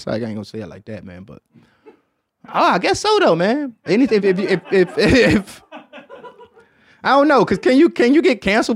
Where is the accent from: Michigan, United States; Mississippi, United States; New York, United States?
Michigan, United States; Detroit; You know, you can blow dope in Detroit too, man. So shots out to my hometown.